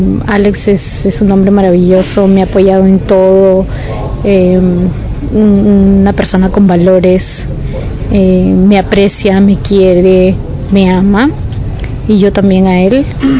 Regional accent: Peru; soy de Perú.

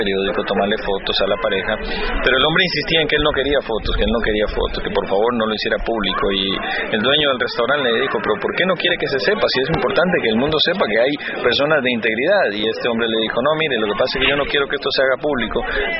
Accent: Costa Rica; now in Nicaragua; Yo vivo en Nicaragua, soy originalmente de Costa Rica

